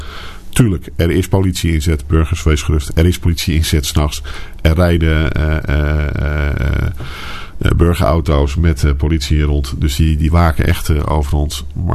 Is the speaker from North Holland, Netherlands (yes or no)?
no; Capelle aan den IJssel, South Holland, Netherlands; Ik ben geboren en getogen in Capelle.